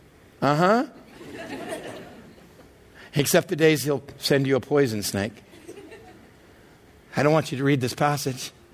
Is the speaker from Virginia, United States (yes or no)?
no; Texas, United States; Now, growing up in West Texas, we were well aware of these things.